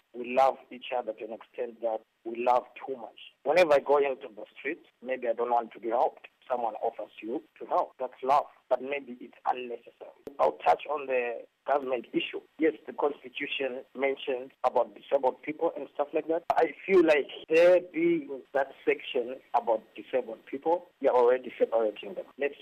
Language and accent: English; Zimbabwe; English is a second language; The first one was my accent, because the way I even pronounce my name, no one could understand it. So that was the first thing. And when you come from Zimbabwe, you were taught, like, you know, when you're saying "ah," you're supposed to roll your tongue